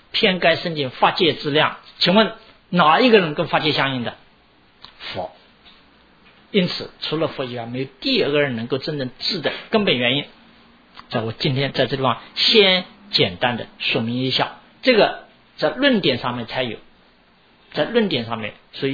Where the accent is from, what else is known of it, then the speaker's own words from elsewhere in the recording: China; 因为我们中国人来说，我看见的比如西方人啊，美国人也是这样，对的点点头，不对的摇摇头。